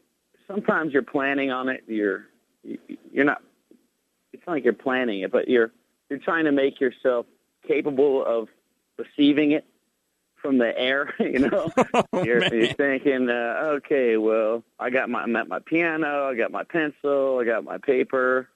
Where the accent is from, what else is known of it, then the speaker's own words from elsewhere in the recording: New York, United States; Yeah, and I'm from the Catskill Mountains